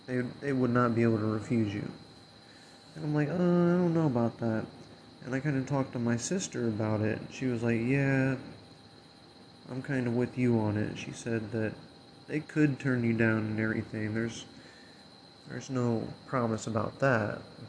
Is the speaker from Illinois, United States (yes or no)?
yes; Illinois, United States; And then I'm still going to have the house that I grew up in back in Illinois.